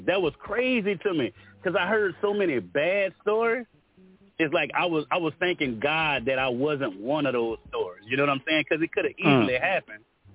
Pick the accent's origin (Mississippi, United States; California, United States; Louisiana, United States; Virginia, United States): Louisiana, United States; I do music. I rap. I'm from Louisiana.